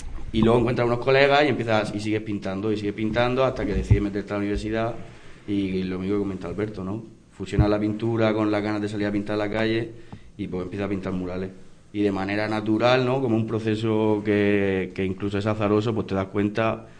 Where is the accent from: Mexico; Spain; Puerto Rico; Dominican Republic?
Spain; Valencian Community; yo que vengo de Valencia, como que, bueno, en verdad no soy de Valencia, soy del sur de Alicante